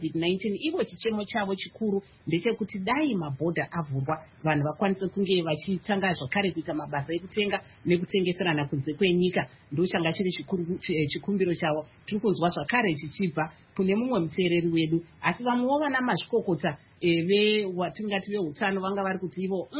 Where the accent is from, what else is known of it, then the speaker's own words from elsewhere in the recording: Chipinge, Manicaland, Zimbabwe; From Chipinge, so we have that similar dance in Mazioni from Chipinge.